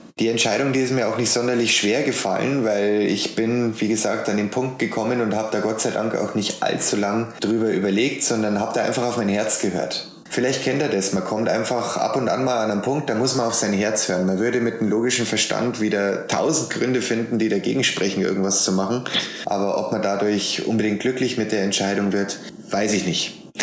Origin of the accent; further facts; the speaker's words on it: Amberg, Bavaria, Germany; Ich bin 29 Jahre jung. Ich komme aus Amberg in der Oberpfalz. Das ist genau in der Mitte zwischen Nürnberg und Regensburg im wunderschönen Bayern.